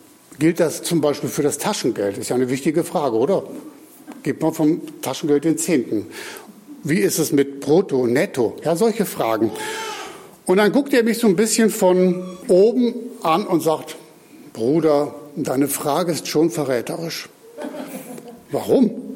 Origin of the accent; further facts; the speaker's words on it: Leimsfeld, Hesse, Germany; Wir haben vor einigen Wochen in Leimsfeld, in meiner Heimatgemeinde, das 100-jährige Bestehen gefeiert.